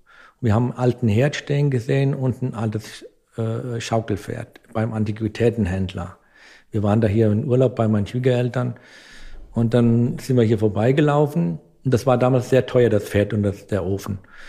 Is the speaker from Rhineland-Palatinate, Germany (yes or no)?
yes; Dörscheid, Rhineland-Palatinate, Germany; Mein Ort, wo ich herkomme, heißt Dörscheid. Das war damals eine Dörre, ein Ort, das sagt der Name schon, eine Wetterscheide, eine Dörre-Wetterscheide.